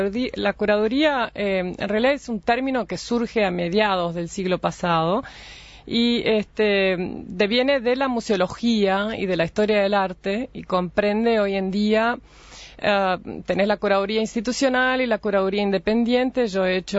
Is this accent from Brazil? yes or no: yes; São Paulo, Brazil; moved away as an adult; now in Montevideo, Uruguay; Soy paulista, sí, originalmente. Hija de madre uruguaya, pero nacida y crecí en San Pablo.